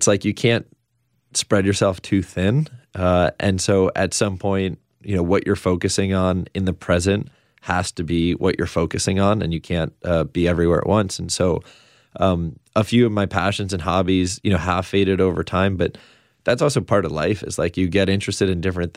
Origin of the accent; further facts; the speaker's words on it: New York, United States; In Westchester, New York. So a little bit north of the city.